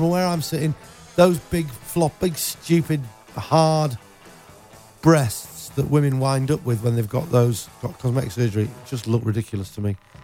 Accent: United Kingdom; I wasn't raised on a diet of cosmetic surgery. Because I'm British, we don't do it there.

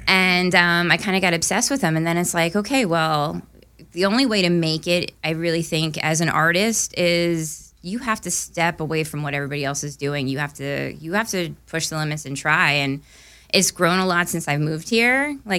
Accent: Allentown, Pennsylvania, United States; Well, I actually grew up on the outskirts of Allentown, so at that time it was a little bit more rural, and there were a lot of, there were housing developments and stuff.

